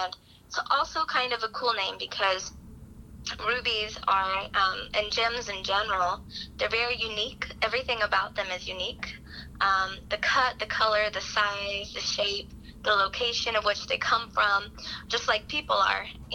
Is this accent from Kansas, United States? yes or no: yes; Kansas, United States; And I say, "Oh, I'm from Southwest Kansas."